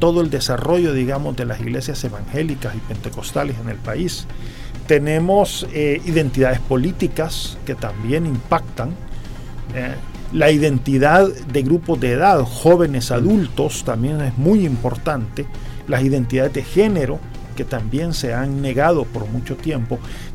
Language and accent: Spanish; El Salvador; Tenemos una identidad nacional, digamos, somos salvadoreños.